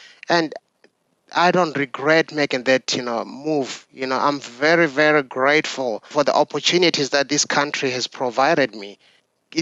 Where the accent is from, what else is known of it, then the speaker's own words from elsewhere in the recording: South Africa; growing up in South Africa, where, you know, almost every teenager walked around with a gun or a knife